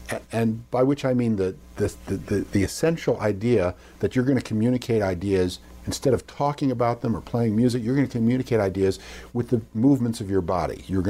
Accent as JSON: {"language": "English", "town": "Miami", "region": "Florida", "country": "United States", "tie": "born or raised there", "said": "I grew up in Miami, Florida, which was a rather bizarre place for anybody to grow up. It's still bizarre."}